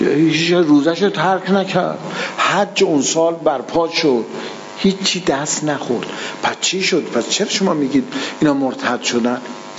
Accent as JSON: {"language": "Persian", "country": "Iran", "said": "مثل که ما مردم ایرانیم دیگه"}